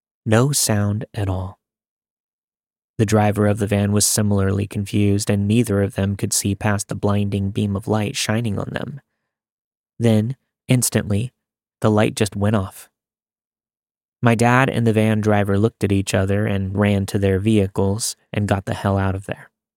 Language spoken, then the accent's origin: English; Scotland, United Kingdom; I grew up in the Highlands of Scotland.